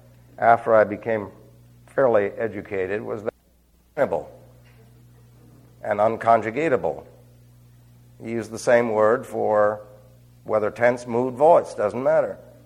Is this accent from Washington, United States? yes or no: no; New York, United States; born there; I came from a great heritage. I was born in New York. And I talk like the Jerky Boys.